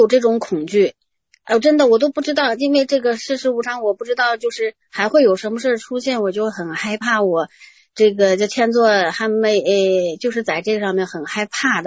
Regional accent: Tangshan, Hebei, China; 后来我因为我是唐山的嘛

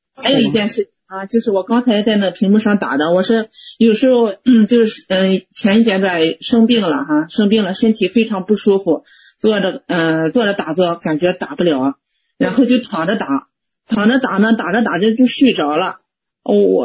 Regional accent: Shandong, China; 我是山东的，山东。

